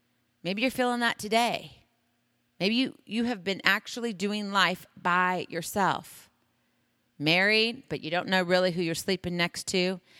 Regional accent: Hawaii, United States; You see, I'm from Hawaii. I was born there, and then I graduated from high school there.

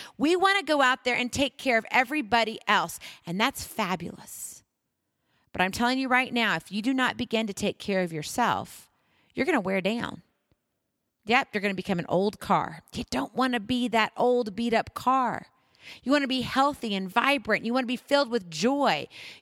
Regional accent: Hawaii, United States; I mean, I'm from Hawaii, so flying over the ocean, no big deal.

